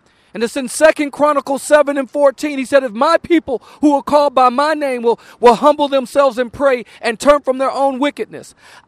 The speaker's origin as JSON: {"language": "English", "town": "Montgomery", "region": "Alabama", "country": "United States", "said": "As the pastor said, I am from Montgomery, Alabama."}